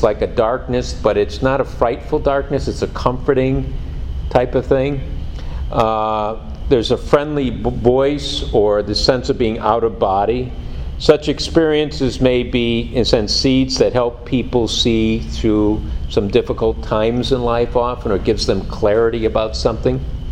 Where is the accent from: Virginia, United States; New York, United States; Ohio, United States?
Virginia, United States; I'm originally from Virginia.